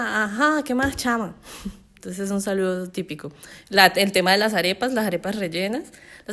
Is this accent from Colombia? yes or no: yes; Puerto Carreño, Vichada, Colombia; En Puerto Carreño, mi pueblo, también, o sea, se ha cogido esa, pues, esa costumbre